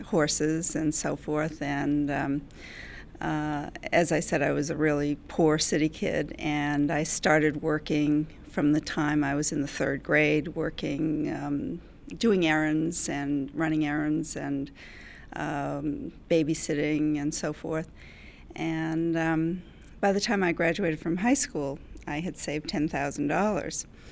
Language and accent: English; Boston, Massachusetts, United States; I grew up in Boston, and as a poor city kid, I had dreams of trees and horses and farm life